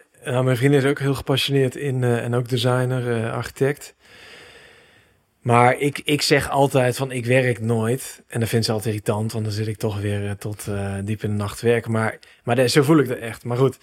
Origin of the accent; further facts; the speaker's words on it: Eindhoven, North Brabant, Netherlands; also born or lived in Amsterdam; Want ik ben opgegroeid in Eindhoven. Gestudeerd in Amsterdam trouwens, teruggekomen